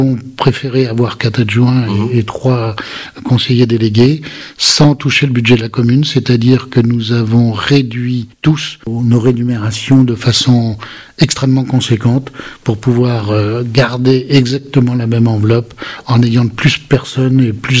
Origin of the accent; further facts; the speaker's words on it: Toulon-sur-Allier, Auvergne-Rhône-Alpes, France; Je suis natif de Toulon-sur-Allier